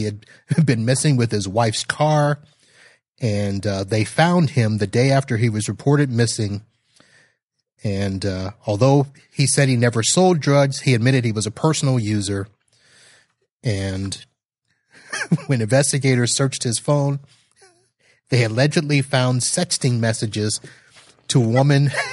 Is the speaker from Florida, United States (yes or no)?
yes; Melbourne, Florida, United States; Here is my Florida man story that is close to my hometown, which is in Melbourne, Florida.